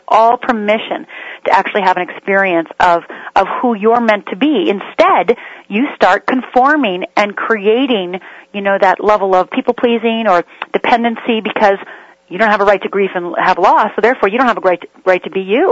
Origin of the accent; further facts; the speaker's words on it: Michigan, United States; also born or lived in Minnesota; I grew up in Upper Michigan and Upper Minnesota. I'm from a Finnish and Swedish family and raised Lutheran.